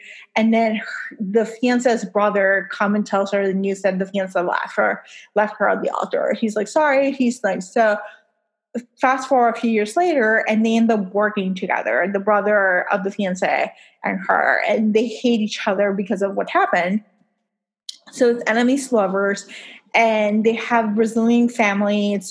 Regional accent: Puerto Rico; I'm from Puerto Rico.

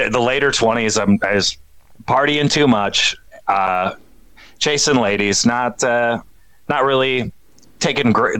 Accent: Sioux Falls, South Dakota, United States; Born and raised in Sioux Falls, South Dakota. I went to school, you know, here in town, went to a college in Yankton, South Dakota.

